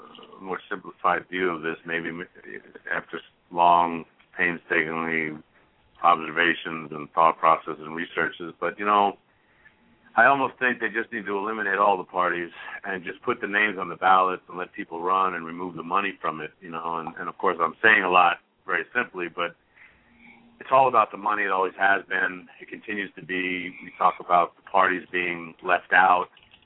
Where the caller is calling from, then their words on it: Acworth, Georgia, United States; I'm calling from Ackworth, Georgia, just outside of Atlanta.